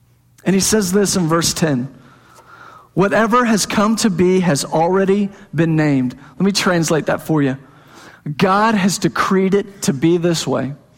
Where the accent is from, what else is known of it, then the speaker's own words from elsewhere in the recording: Plano, Texas, United States; I grew up in Plano, and my parents were Plano parents, and we did the Plano thing